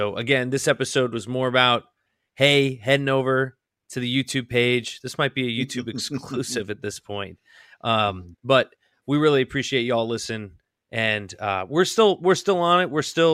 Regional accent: East Coast, United States; I'm being from the East Coast.

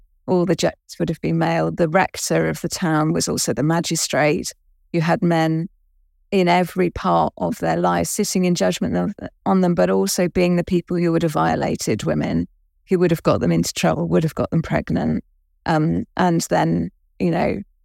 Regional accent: United Kingdom; you know, as British people, what we left there

